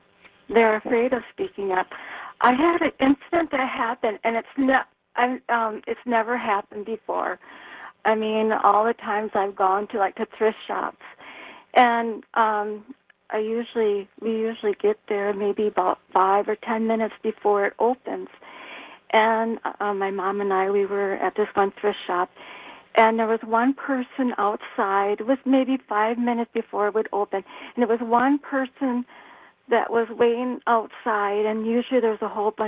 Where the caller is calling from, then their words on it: Eau Claire, Wisconsin, United States; From Eau Claire.